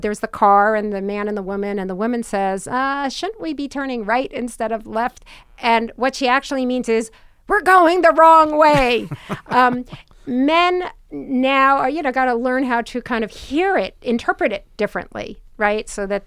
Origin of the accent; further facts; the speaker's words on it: New Jersey, United States; How I was born and raised in New Jersey, so I do not take that as fine with me, right?